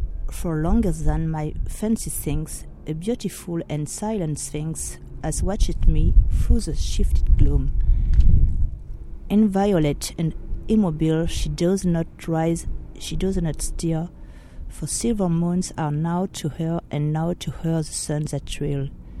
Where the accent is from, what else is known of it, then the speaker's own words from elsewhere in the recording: France; accent: French; English is a second language; I hope you love my French accent, Oscar. I'm sorry if it's not very good, but I do my best.